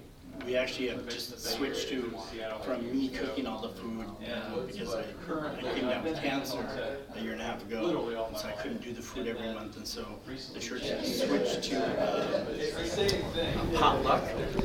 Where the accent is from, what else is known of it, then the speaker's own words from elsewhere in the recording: Fargo, North Dakota, United States; I'm from Fargo, North Dakota. I'm part of the Submerged Church there.